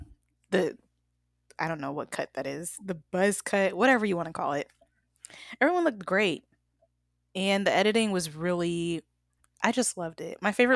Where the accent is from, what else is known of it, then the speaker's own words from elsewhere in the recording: Atlanta, Georgia, United States; I'm from Atlanta. I grew up in there putting CDs on people's cars.